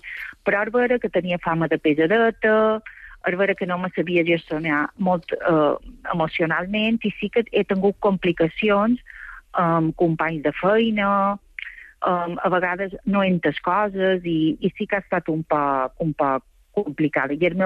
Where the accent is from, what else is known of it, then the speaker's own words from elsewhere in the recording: Balearic Islands, Spain; jo me vaig criar un poble, jo som de Soia.